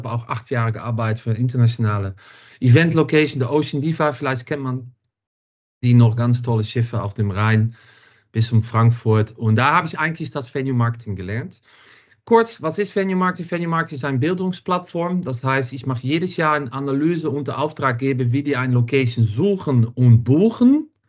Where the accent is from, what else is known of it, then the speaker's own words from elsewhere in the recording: Netherlands; German is a second language; now in Düsseldorf, Germany; ich komme aus Holland, wohne seit 7 Jahren in Düsseldorf. Bin ja auch sehr glücklich hier und bin mit einem Deutschen verheiratet